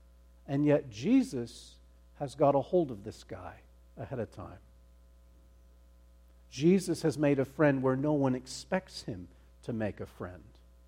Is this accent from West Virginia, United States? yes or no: no; Montana, United States; You know, growing up in Montana, we were the only Christian family in my father's extended family.